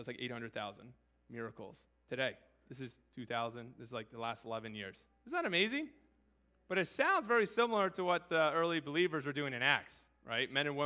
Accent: United States; as far as an American who's in a very non-persecuted thing

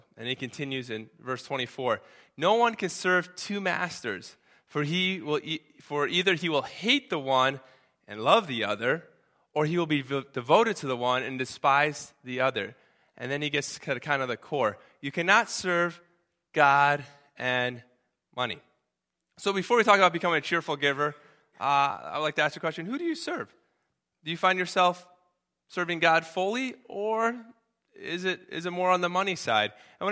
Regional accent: United States; being American, I'll just speak on American terms

